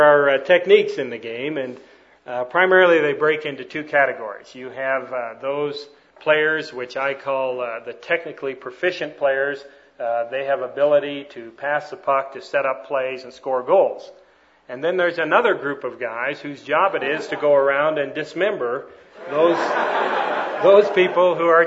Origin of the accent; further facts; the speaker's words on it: Canada; I was born and raised in Canada. I'm 41 years old, in case you're wondering.